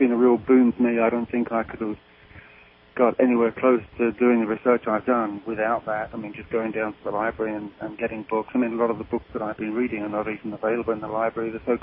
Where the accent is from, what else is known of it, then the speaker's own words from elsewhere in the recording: England, United Kingdom; now in United States; Well, I was born and raised, as you can tell from my accent, in England.